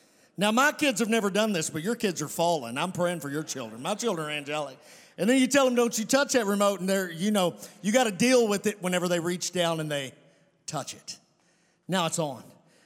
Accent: Kentucky, United States; I'm from Webster County, Kentucky.

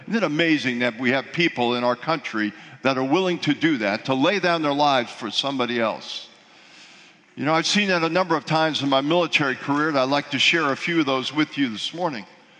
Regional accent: New York, United States; I grew up in New York, right outside of New York City on Long Island.

